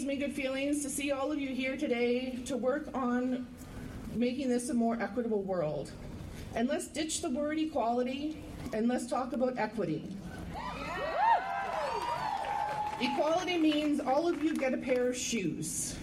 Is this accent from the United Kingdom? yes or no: no; Musqueam, British Columbia, Canada